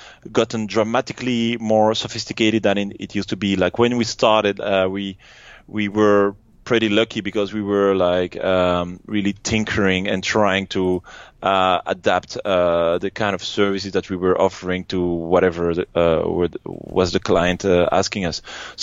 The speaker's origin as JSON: {"language": "English", "region": "Brussels", "country": "Belgium", "first_language": "French", "second_language": "English", "moved": "as an adult", "said": "We speak French, we come from Brussels, from Belgium"}